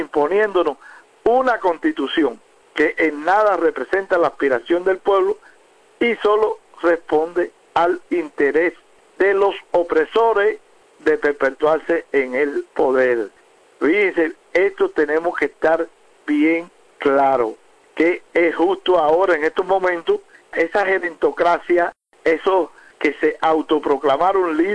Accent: Cuba; Y el pueblo somos todos, somos los cubanos todos, que queremos un país de paz, de progreso, de bienestar.

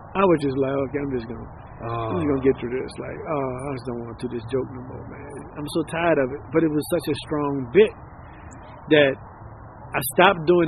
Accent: Covington, Louisiana, United States; born there; also born or lived in Abita Springs; And I was born in Covington, and they had some dudes from Abita, and that's why I lived in Abita.

